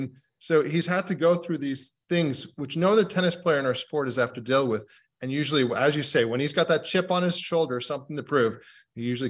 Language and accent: English; United Kingdom; Well, obviously, being a Brit, we're hoping Jack Draper